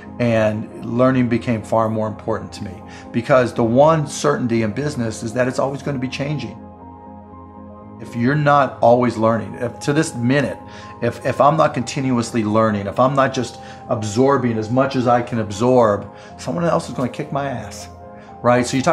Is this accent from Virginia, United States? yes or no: no; Pittsburgh, Pennsylvania, United States; I mean, I grew up in Pittsburgh, and so I would, probably even less than 12 years old, I would go out and buy a bunch of baseball cards